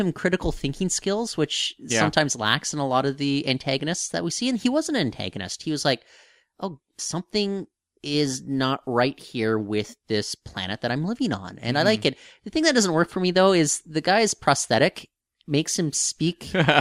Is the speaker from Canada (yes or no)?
yes; Canada; And all I could remember being like a Canadian child was like, in my country... I would not have to deal with this issue.